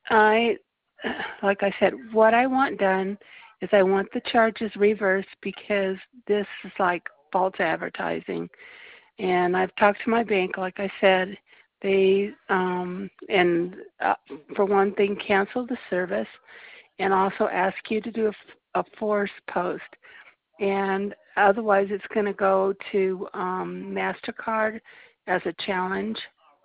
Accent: Denver, Colorado, United States; I'm from Denver, Colorado.

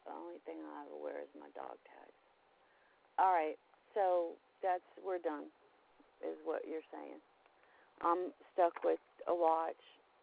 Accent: California, United States; now in Arkansas, United States; I'm from Cali. I actually grew up in Cali. I thought Arkansas was just a joke, and then I moved here.

